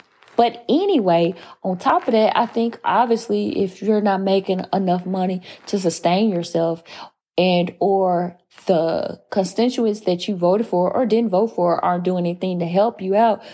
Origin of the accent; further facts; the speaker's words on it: Southern US, United States; well, I know I'm a Southerner